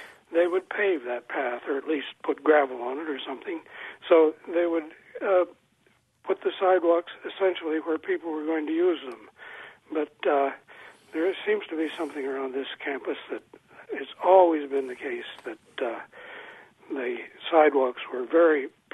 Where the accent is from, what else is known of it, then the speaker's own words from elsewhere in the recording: Columbus, Ohio, United States; And I did graduate work at Ohio State University, and actually I grew up around Columbus.